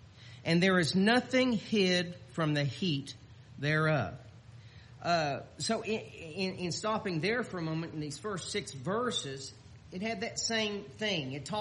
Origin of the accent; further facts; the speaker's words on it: Houston, Texas, United States; I was from Houston.